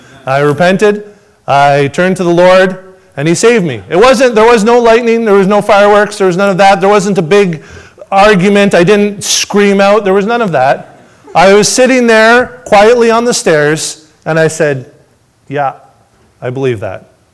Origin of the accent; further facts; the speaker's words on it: Sudbury, Ontario, Canada; Born and raised in Sudbury, grew up not in a Christian home